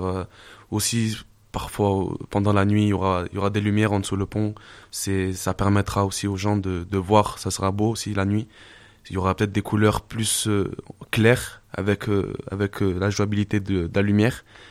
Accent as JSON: {"language": "French", "town": "Manosque", "region": "Provence-Alpes-Côte d'Azur", "country": "France", "said": "On connaît tous, enfin on est tous des Manosquins et Manosquines"}